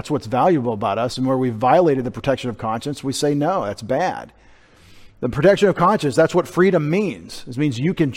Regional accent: United States; And I'm an American, believe me.

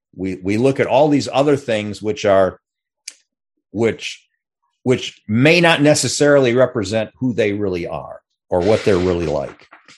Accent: Alpena, Michigan, United States; That growing up in Alpena, Michigan, everybody looked like me, okay, and there were no blacks, there were no Hispanics, there were no Native Americans.

